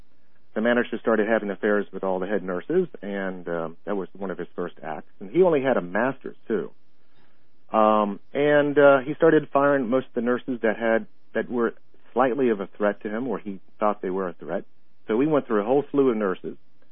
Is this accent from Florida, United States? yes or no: yes; Tallahassee, Florida, United States; I was from Tallahassee. I used to work for the Tallahassee Memorial Regional Hospital as a counselor, putting my way through graduate school.